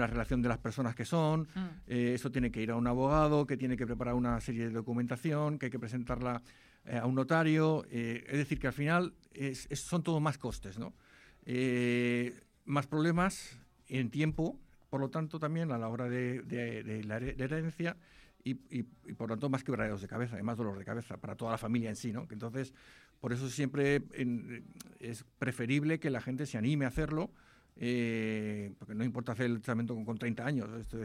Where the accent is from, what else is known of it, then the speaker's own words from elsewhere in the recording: Alicante, Valencian Community, Spain; De Alicante.